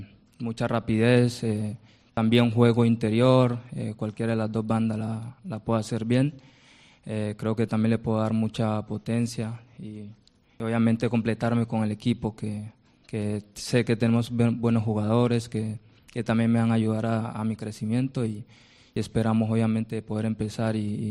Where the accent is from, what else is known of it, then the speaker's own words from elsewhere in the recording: Colombia; moved away as an adult; Sí, creo que desde que salí de mi país, de Colombia, vengo muy con unas buenas expectativas